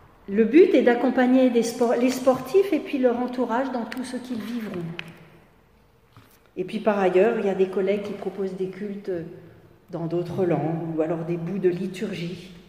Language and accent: French; France; non seulement en tant que Français, ça ne sera pas terrible, mais en tant que chrétien, ça sera encore pire.